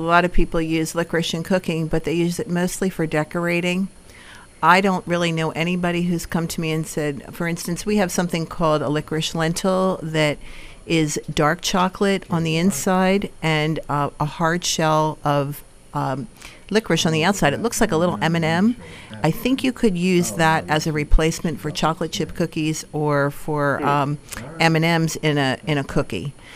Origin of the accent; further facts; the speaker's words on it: Philadelphia, Pennsylvania, United States; And I'm from Philadelphia, and this is the only place in the world that makes Irish potatoes.